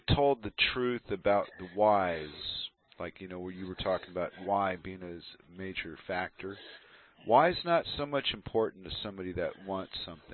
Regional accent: United States; I made fun of them because I come from America, so I know what an entertainment program is.

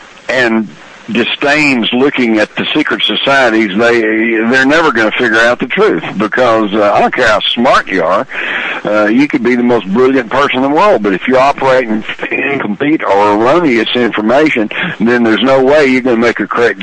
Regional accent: Texas, United States; when I was growing up, I grew up in Texas. Everybody took a gun to school.

